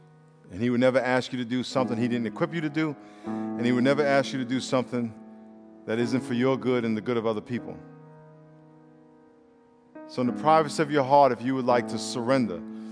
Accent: Brooklyn, New York, United States; I'm from Brooklyn.

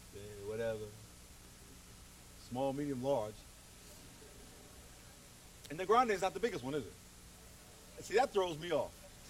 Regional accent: New York, United States; I grew up in New York, and we had a station called WBLS.

